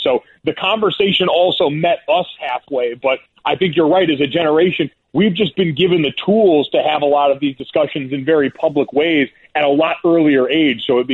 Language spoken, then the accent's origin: English; Avon, Connecticut, United States; Like, I came from an area growing up in Avon, Connecticut that's super homogenous, right? Like, everybody looked like me. Everyone came from pretty much the same background.